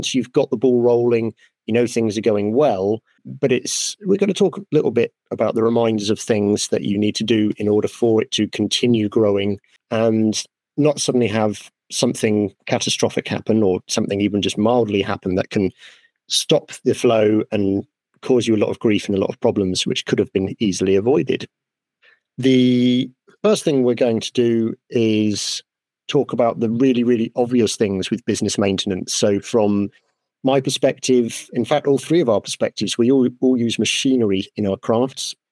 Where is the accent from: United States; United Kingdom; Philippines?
United Kingdom; I'm a woodworker from Great Britain.